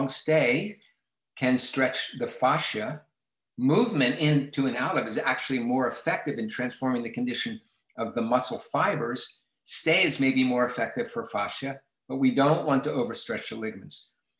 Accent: United States; I'm an American

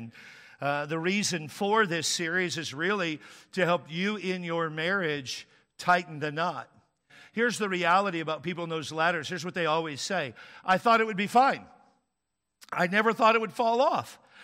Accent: Texas, United States; I'm from Texas, nothing bad is from there, I'm from there, and I speak truth about there

